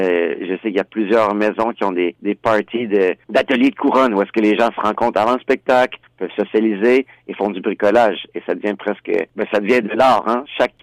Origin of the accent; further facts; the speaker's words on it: Quebec, Canada; hey, regarde, là, on vient du Québec, on va chanter en français.